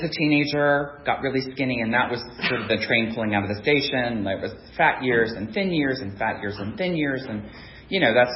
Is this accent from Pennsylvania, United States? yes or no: yes; Philadelphia, Pennsylvania, United States; I was the youngest of 4. I grew up in Philadelphia. My father worked in a garage. My mother was a housewife.